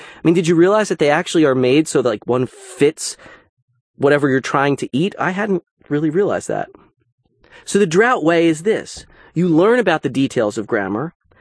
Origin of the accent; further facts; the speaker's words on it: New Jersey, United States; My excuse is that I'm from New Jersey, which isn't fair because other members of my family have lovely table manners.